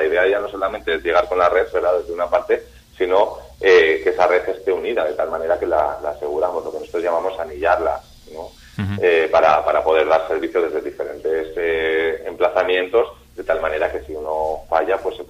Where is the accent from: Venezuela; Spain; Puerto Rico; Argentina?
Spain; Cantabria; al final a mí como cántabro, ¿no?